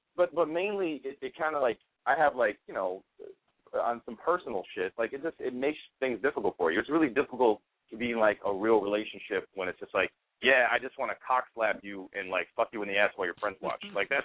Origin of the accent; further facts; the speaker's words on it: Chicago, Illinois, United States; I grew up in Chicago when, you know, house music in Chicago was just being birthed.